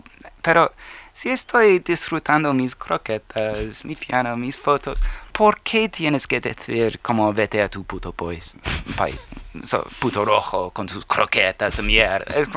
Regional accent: Spain; Soy español, tío.

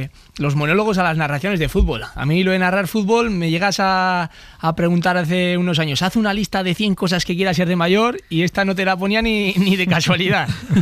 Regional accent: Spain; first language Basque; Spanish is a second language; me encantaba ver el fútbol en euskera, ¿no? En mi idioma materno, ¿no?

